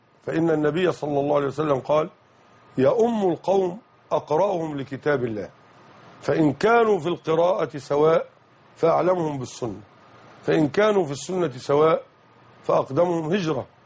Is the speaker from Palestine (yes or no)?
no; Nile Delta, Egypt; نحن معاشر المسلمين من أهل الدلتا في مصر